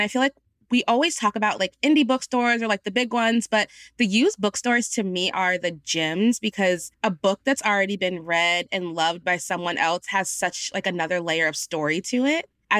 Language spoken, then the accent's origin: English; New Jersey, United States; now in Philadelphia, United States; So I'm originally from New Jersey, but I went to college here.